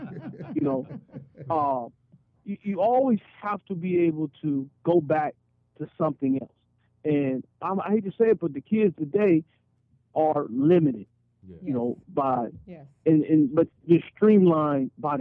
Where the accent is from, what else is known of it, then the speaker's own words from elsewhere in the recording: Columbus, Ohio, United States; You know, coming up in Columbus, of course, you know, all city, all state, being all American